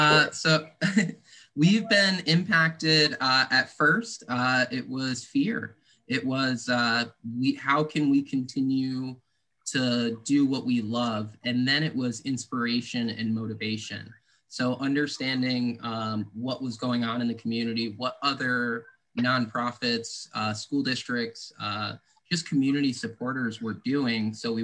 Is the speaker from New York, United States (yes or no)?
yes; Lansingburgh, New York, United States; I grew up in Lansingburg